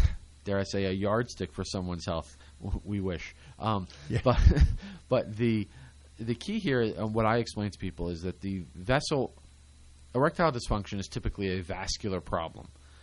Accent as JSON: {"language": "English", "region": "Pennsylvania", "country": "United States", "tie": "born or raised there", "said": "And growing up in Pennsylvania, we something called the canary in the coal mine."}